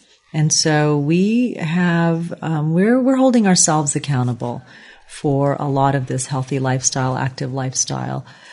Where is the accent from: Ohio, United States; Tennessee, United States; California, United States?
California, United States; Culver City; also born or lived in India; I've been here 14 years, I believe. Yeah, I've been a long-term resident. I grew up partially in India, and then grew up in Culver City and went to school in West LA, and then came here about 14 years ago.